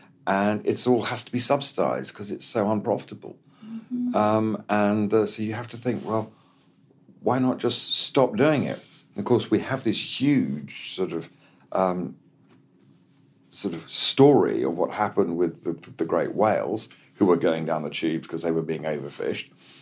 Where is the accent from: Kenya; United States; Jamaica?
Kenya; And I grew up in Kenya as a kid.